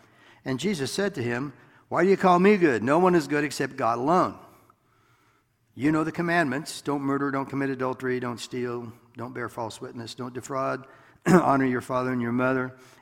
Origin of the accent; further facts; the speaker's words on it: Iowa, United States; And, you know, I'm from Iowa. I went to school in Maryville. We moved to Gower and then St. Joe.